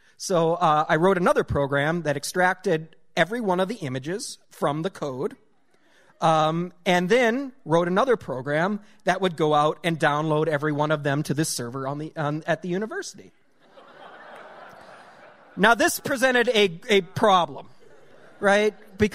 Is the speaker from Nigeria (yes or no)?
no; North Dakota, United States; In my hometown of 600 people, which I live 10 miles from, there is one gas station at the time. It had pop and gas. That's it.